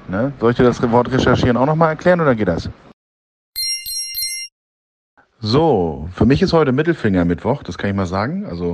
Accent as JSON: {"language": "German", "region": "Hamburg", "country": "Germany", "said": "wir sind ja Hamburger"}